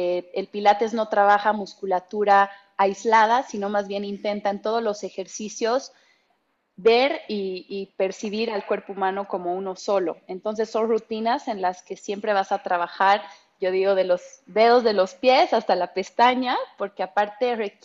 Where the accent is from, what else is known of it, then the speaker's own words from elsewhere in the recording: Bolivia; now in Mexico City, Mexico; tengo 28 años, soy boliviana y vivo en Ciudad de México hace 7 meses.